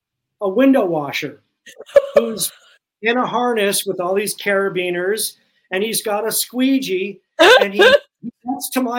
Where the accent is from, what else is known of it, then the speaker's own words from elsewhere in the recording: Cleveland, Ohio, United States; When I was in seventh grade, growing up in Cleveland, we had a field trip for the art class to the Salvador Dali Museum, which at the time was in Cleveland.